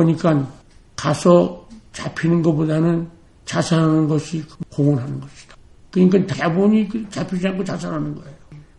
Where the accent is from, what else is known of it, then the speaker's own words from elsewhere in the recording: Kaesong, North Hwanghae, North Korea; 평양 시내 다 보고 또 우리 고향 개성 갔더랬고 우리 집도 없어졌어요.